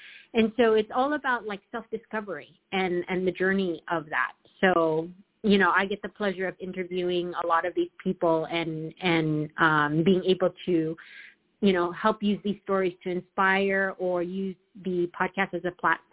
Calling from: California, United States; and I'm calling from Southern California.

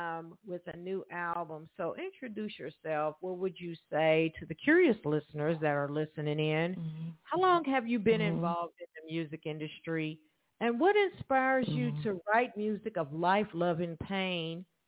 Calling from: Evansville, Indiana, United States; I'm calling from Evansville, Indiana. This is my hometown.

